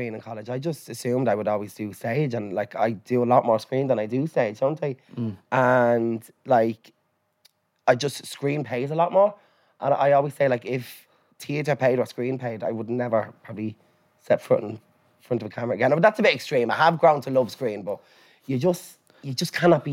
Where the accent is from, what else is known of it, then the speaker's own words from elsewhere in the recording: Leinster, Ireland; Mary's Mansions in Shamrock Dermot Street. And it was an experience, I have to say.